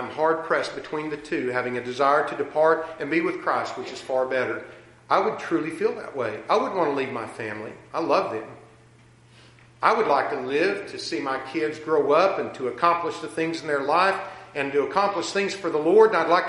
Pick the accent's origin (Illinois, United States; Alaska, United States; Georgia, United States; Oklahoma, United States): Oklahoma, United States; the little country town that I grew up in there in Oklahoma.